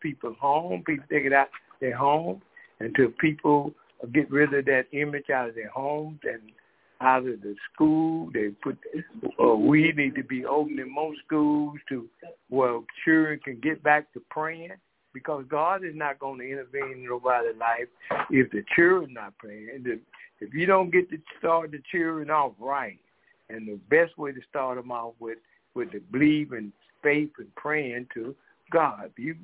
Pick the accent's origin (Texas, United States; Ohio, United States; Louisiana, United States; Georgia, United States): Georgia, United States; Decatur; She had to tie some loose ends, and we are from Decatur, Georgia.